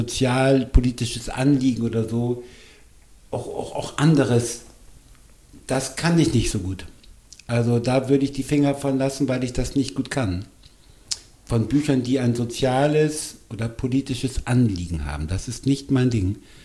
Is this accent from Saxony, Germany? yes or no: no; Bremen, Germany; Und für mich zum Beispiel als Bremer, und ich bin total gerne Bremer, ich bin sehr gerne hier